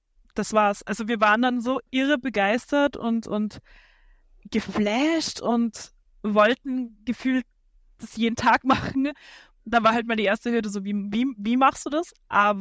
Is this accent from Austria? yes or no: yes; Austria; gespoilerterweise, ich komme aus Österreich.